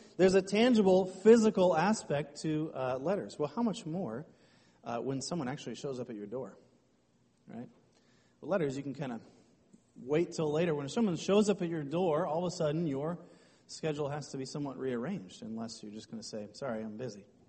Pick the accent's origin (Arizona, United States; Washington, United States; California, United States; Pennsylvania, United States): Washington, United States; Bellingham; I come from Bellingham